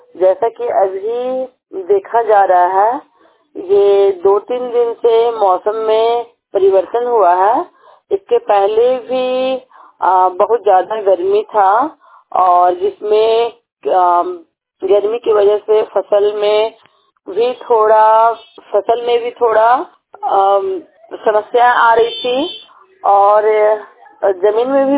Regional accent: Giridih, Jharkhand, India; मैं जर्मनी बाजार पोस्ट बगोदर … और मैं गिरिडीह डिस्ट्रिक्ट से हूँ।

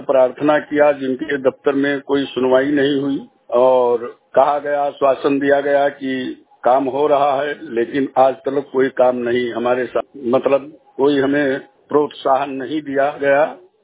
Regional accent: Lucknow, Uttar Pradesh, India; मैं चारबाग का रहने वाला हूँ

